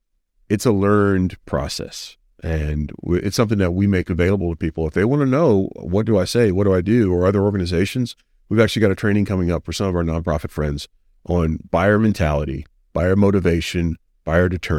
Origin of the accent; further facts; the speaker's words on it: Texas, United States; I'm proud of that as a Texan.